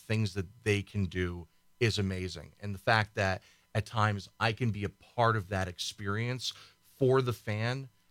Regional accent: East Coast, United States; I'm from the East Coast as well.

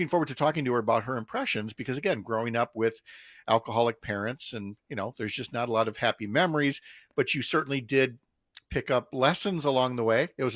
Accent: St. Paul, Minnesota, United States; I grew up in St. Paul, and which is very hilly, you know, being a river town along the Mississippi there.

